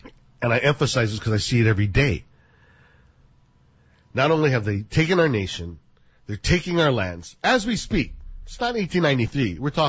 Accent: California, United States; Because in the 60s, when I was growing up in California, that's all we listened

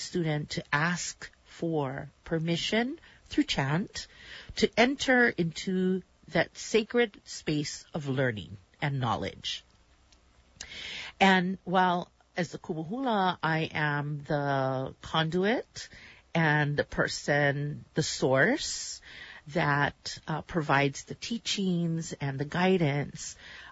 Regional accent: Hawaii, United States; being Hawaiian, being indigenous to these islands, being a native, born and raised Kanaka Uivi

